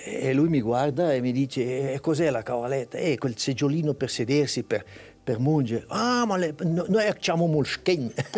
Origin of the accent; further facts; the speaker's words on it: Faido, Ticino, Switzerland; io sono nato e cresciuto a Faido e ad Alpe, ecco.